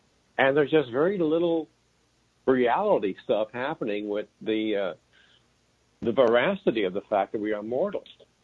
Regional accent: Cincinnati, Ohio, United States; also born or lived in Israel; is because our family is from Israel. I was born there, and my parents and my grandfathers. But I grew up in Cincinnati, Ohio.

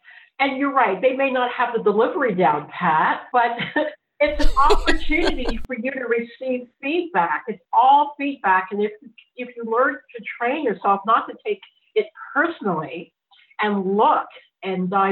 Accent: Ontario, Canada; I came from Ontario, but the feeling is the same, the feeling of being an alien.

